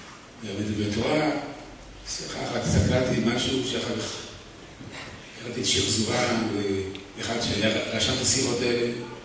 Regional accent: Jerusalem, Jerusalem District, Israel; אני כנער ירושלמי זכיתי להנקי אותו.

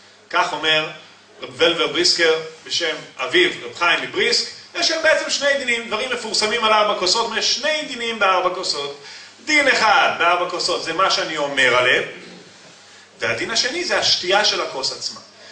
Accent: Ireland; מה אנחנו באנו מאירלנד? אני כן, אבל כולנו, אני מניח.

